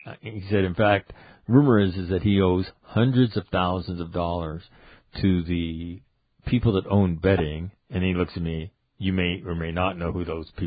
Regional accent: Boston, Massachusetts, United States; You know, we're both from Boston, and he's a funny guy, and I'm not as funny as him

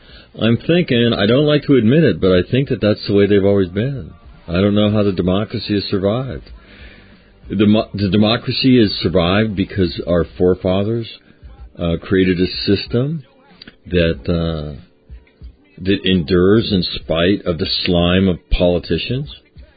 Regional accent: Sacramento, California, United States; So I was watching yesterday, my hometown. I was talking about it yesterday, and that was the whole police event up in Sacramento

